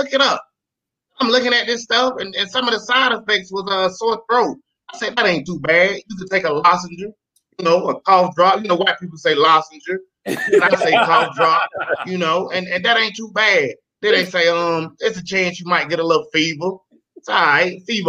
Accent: Georgia, United States; also born or lived in New Jersey; I'm originally from Georgia. Well, I was born in Jersey.

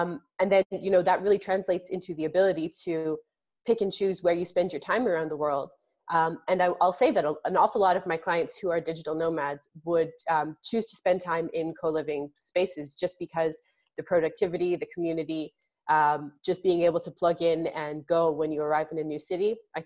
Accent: Canada; Now, I'm a Canadian, but I don't specialize in Canadian tax.

